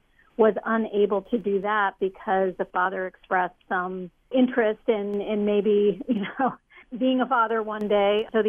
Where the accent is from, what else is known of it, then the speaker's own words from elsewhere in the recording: Missouri, United States; Yeah, I mean, in Missouri in particular, which is my home state where we chose to focus